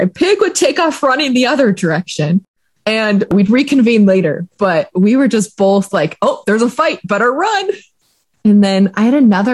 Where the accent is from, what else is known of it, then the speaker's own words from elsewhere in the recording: Ritzville, Washington, United States; I was born in Moses Lake in Eastern Washington, but I grew up in Ritzville and going to Menno Mennonite Church over there.